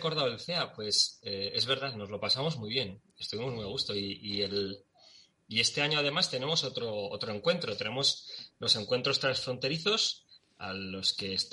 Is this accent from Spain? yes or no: yes; Navarre, Spain; yo ahora mismo, y porque soy de aquí, yo no soy de Pamplona. Yo vivo en Tafalla, que está pues a 35 kilómetros al sur de Pamplona.